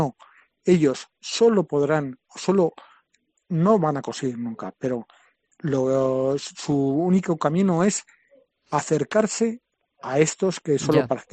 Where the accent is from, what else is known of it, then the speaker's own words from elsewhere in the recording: Barcelona, Catalonia, Spain; porque yo también soy de Barcelona, aunque no haya nacido allí, pero me considero también mucha parte de allí